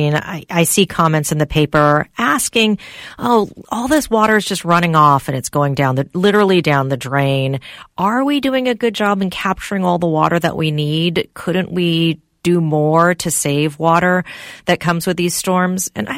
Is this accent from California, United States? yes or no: yes; California, United States; So, I mean, I grew up in California and I'm used to this